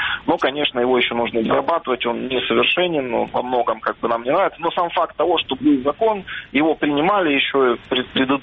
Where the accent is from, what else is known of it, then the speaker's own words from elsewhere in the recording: Donetsk, Donetsk Oblast, Ukraine; moved away as an adult; как гражданина и как переселенца, как уроженца Донецка.